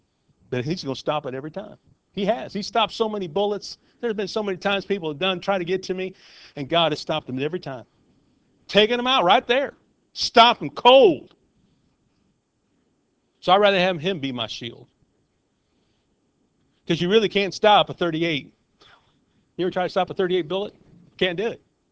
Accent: Gary, Indiana, United States; Gary, Indiana, I grew up in Gary, Indiana, and we made people from Chicago nervous.

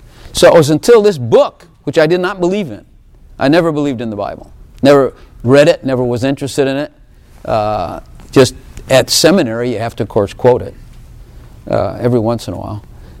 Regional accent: Chicago, Illinois, United States; I know him well because I know how his brain thinks, because he comes from Chicago and I come from Chicago.

